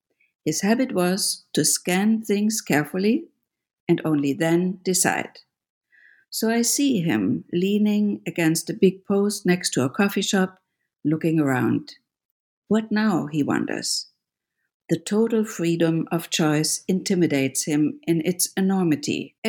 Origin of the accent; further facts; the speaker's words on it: Germany; I grew up in Germany, and he traveled many parts of the world, but somehow never made it to New York.